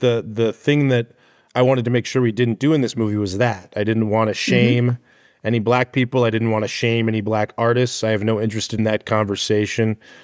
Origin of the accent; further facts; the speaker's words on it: Arizona, United States; I'm from Arizona. And I have a lot of Mexican friends from Arizona